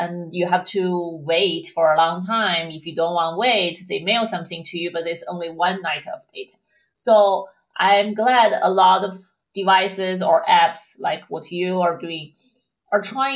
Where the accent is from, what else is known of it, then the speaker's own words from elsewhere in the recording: China; especially I'm from China. So for in Asian populations, it's a more dominant issue.